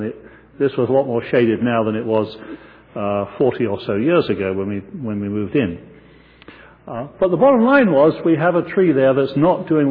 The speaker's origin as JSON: {"language": "English", "town": "Croydon", "region": "London", "country": "United Kingdom", "tie": "born or raised there", "said": "When I was a young boy, about 8 years old, growing up in England just after the Second World War, those of you with mathematical minds can now start calculating, my parents bought a wonderful old late Victorian house in Croydon, which was a suburb of London."}